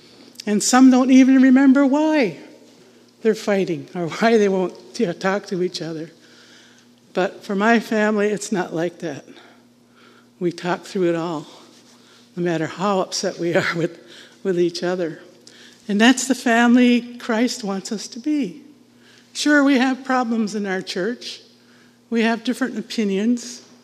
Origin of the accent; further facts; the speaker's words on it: United States; Although I was raised and born in the States, I am also a citizen of Canada as well.